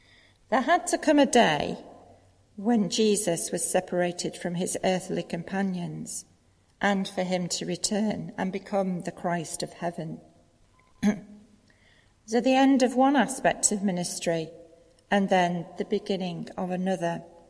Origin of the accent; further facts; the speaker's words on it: United Kingdom; Come on, we're Anglicans and we're British.